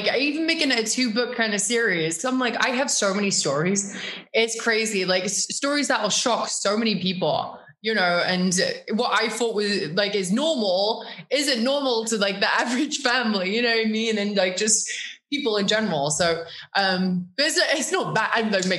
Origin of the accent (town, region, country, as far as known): Norwich, East of England, United Kingdom; born or raised there